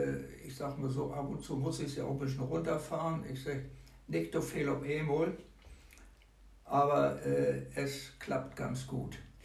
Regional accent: Hamburg, Germany; Ich bin Hamburger Jung.

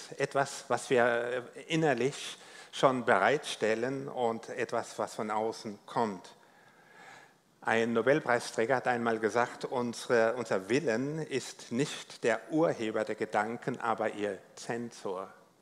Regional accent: Rhineland-Palatinate, Germany; bin Pfälzer, von daher wundert sich nicht, dass mein Dialekt etwas anders ist.

